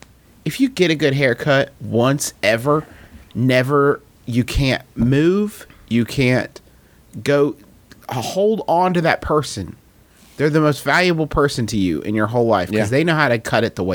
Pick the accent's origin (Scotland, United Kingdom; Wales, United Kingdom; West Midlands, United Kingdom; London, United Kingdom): Scotland, United Kingdom; I'm from Scotland